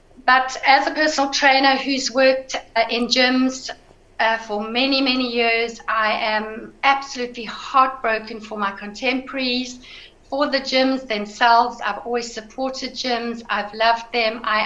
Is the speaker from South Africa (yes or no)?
yes; South Africa; now in United Kingdom; It's wonderful to be here from the UK as a South African.